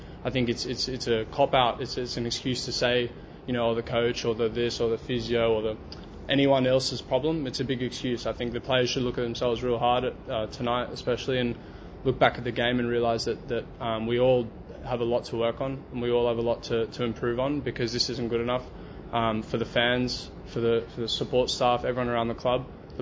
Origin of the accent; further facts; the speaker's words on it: Sydney, New South Wales, Australia; now in Toronto, Canada; I'm from Sydney, Australia, and that's. That's something I consider quite lucky, in my opinion.